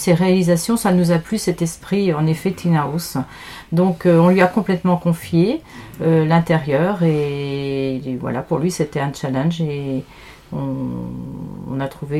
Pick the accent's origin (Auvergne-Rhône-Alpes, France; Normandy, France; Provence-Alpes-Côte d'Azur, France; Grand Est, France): Normandy, France; Bonjour, Sophie. Nous sommes de Normandie.